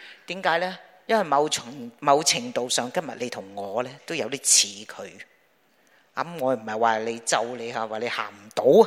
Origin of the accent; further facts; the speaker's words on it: Hong Kong; 我嚟自香港啊，咁我老人家啦